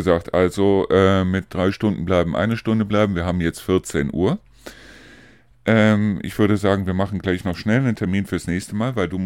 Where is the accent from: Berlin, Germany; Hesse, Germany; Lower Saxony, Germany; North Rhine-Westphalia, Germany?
North Rhine-Westphalia, Germany; wenn ich das vergleiche mit dem Niederrhein, wo ich herkomme